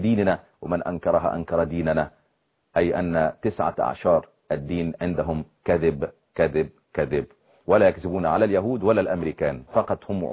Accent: Egypt; يا اخي بس عندنا في مصر بيقول لك خدوهم بالصوت

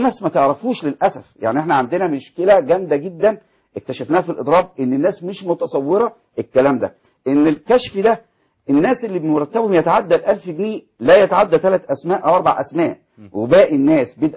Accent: Egypt; واحنا كمصريين ناس افاضل

